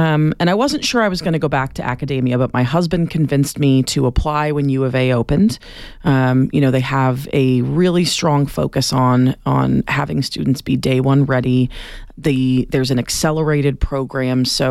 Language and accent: English; Massachusetts, United States; I'm from Massachusetts, so I only jokingly throw the in there.